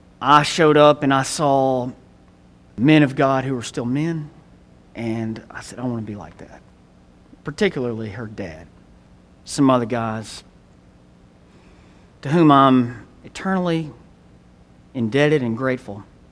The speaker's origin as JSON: {"language": "English", "town": "Columbus", "country": "United States", "tie": "born or raised there", "said": "I grew up in Columbus, got burned."}